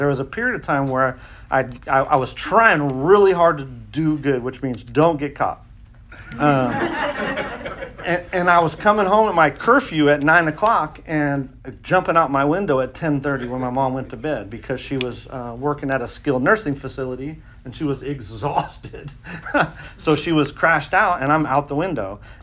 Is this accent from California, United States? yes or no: yes; California, United States; don't tell them dudes I'm from California